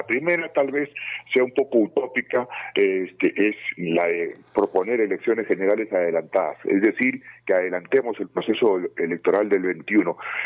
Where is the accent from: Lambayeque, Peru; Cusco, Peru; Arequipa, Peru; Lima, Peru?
Cusco, Peru; Anta; Aquí en el Cusco, después de una jornada de campaña muy dura en Anta, que es mi tierra